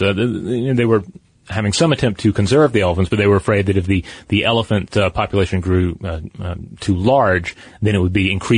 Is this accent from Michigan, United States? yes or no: no; Tennessee, United States; The first I'm going to mention because it exists in my home state of Tennessee